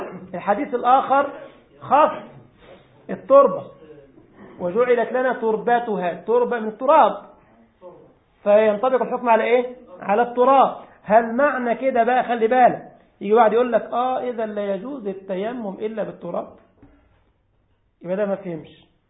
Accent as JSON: {"language": "Arabic", "country": "Egypt", "said": "يعني عندنا في مصر الزلطة يعني الحجرة، ولكنها حجرة ملساء كده."}